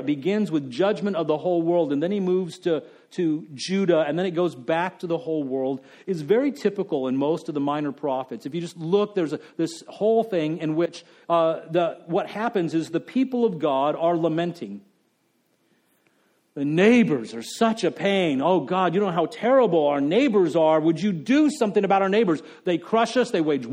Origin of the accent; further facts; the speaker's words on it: El Paso, Texas, United States; Some of you know I grew up in El Paso, Texas.